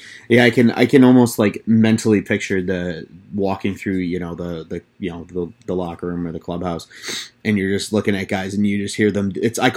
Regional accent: Chicago, Illinois, United States; As a kid growing up in Chicago

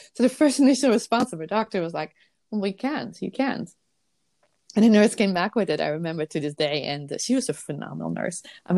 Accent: Netherlands; moved away as an adult; now in United States; First, I came from the Netherlands, right, as a nurse, as a brand new nurse. And I came to the United States

